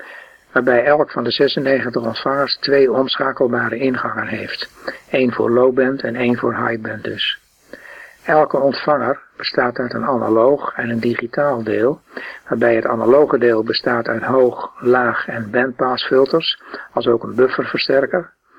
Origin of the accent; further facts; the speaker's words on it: Groningen, Netherlands; born there; als geboren Groninger met ouders uit de kop van Drenthe